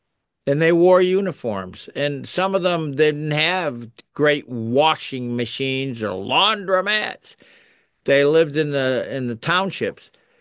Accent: United States; Vinny and I grew up in the North End. It wasn't always easy sledding.

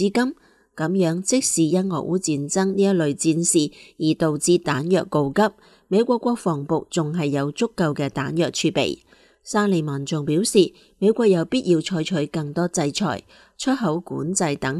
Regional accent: China; 我们中国人都懂一个道理，叫物极必反

